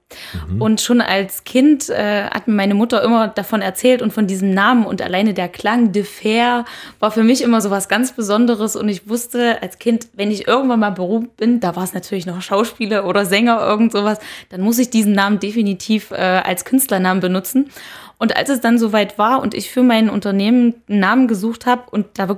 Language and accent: German; Thuringia, Germany; born there; now in Erfurt, Germany; Pößneck ist eine Kleinstadt südlich von Jena und davon nochmal, tja, jetzt müsste ich lügen, 5 Kilometer, schätze ich mal, liegt Schmodder entfernt. Waren mal mehr als 100 Einwohner. Ich glaube, mittlerweile sind wir schon ein bisschen weniger. Sehr idyllisch gelegen, sehr grün, sehr in der Natur.